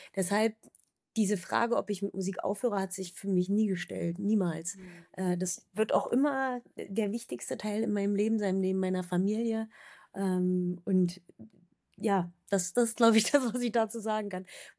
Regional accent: East Germany, Germany; Ich bin im Osten aufgewachsen

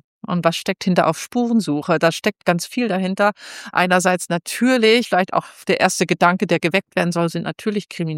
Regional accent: Zurich, Switzerland; also born or lived in Rendsburg; now in Germany; denn ich bin in Zürich geboren, in der Schweiz und auch da aufgewachsen.

